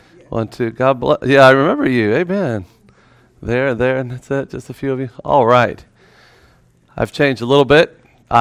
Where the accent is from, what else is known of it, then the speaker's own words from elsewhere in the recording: Florida, United States; see, I'm from Florida, born and raised, you know.